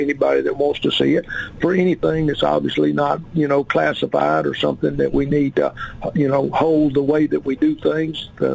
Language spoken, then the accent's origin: English; Arkansas, United States; Well, obviously, I was born and raised here in Arkansas.